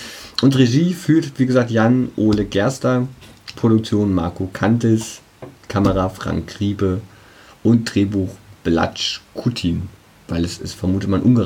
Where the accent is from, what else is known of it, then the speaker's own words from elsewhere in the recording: Berlin, Germany; Also als Berliner